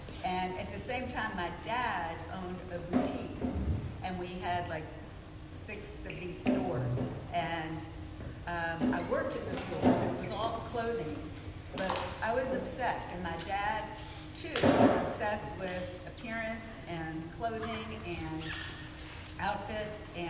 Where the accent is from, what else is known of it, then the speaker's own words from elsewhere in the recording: the South, United States; But I grew up in the South.